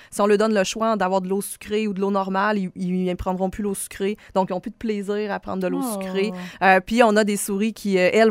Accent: Quebec, Canada; moved away as an adult; Moi, je viens du Lac-Saint-Jean, donc je suis partie de la maison tôt pour aller à l'université à Trois-Rivières

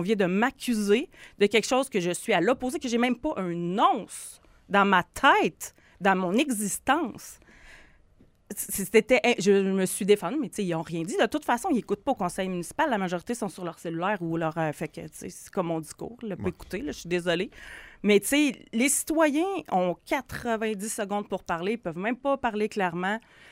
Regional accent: Quebec City, Quebec, Canada; j'ai grandi dans Saint-Roch, j'ai grandi dans la période où il y avait les prostituées, quand il y avait beaucoup d'itinérance.

